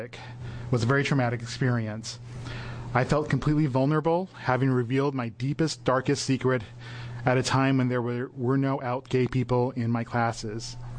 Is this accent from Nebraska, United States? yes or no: no; Portland, Oregon, United States; I was born and raised in Portland, where I still live.